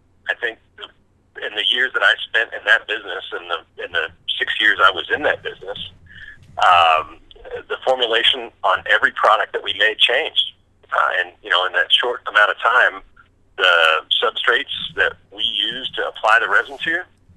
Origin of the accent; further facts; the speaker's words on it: Texas, United States; I grew up in West Texas, and I grew up at a time when the oil and gas market was at a bubble.